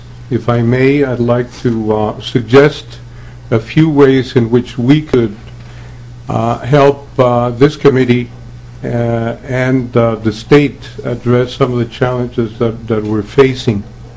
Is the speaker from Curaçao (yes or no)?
no; Mexico City, Mexico; moved away; I'm an immigrant from Mexico City